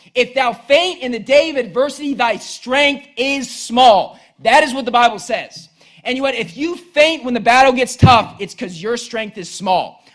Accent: Bridgeport, West Virginia, United States; When I was growing up in Bridgeport, West Virginia, we had a house that didn't really adequately get rid of the water.

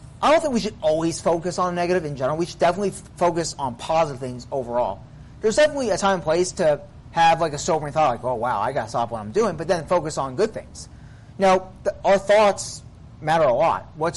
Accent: United States; I'm an American citizen. I'm free to still preach the gospel and get people saved.

